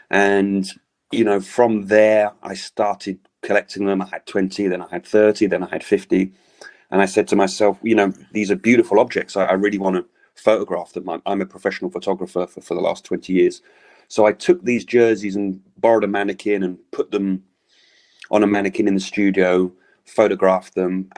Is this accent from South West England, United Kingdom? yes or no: no; London, United Kingdom; now in Paris, France; I'm from London, but I live in Paris.